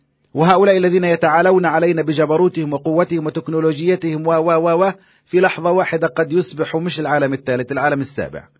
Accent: Palestine; والله أنا فلسطيني وأفتخر، أنا فلسطيني وراسي مرفوع في السماء

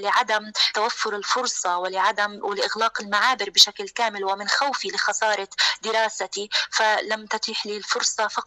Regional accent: Gaza, Gaza Strip, Palestine; now in Spain; أنا غزة هي مدينتي التي أنا تربيت وترعرعت بها.

